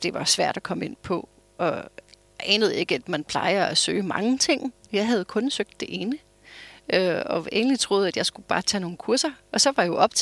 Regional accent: United States; Danish is a second language; also born or lived in Austria / Germany; now in Denmark; Men jeg er født og vokset op i USA.

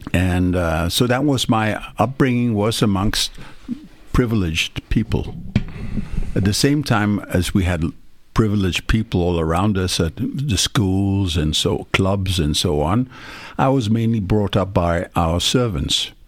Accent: Mumbai, Maharashtra, India; So I grew up in India, a Greek mother and a Danish father in Bombay, India.

